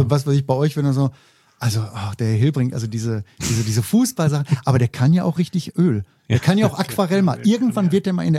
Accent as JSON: {"language": "German", "town": "Mülheim", "region": "North Rhine-Westphalia", "country": "Germany", "said": "Ich komme aus Mühlheim"}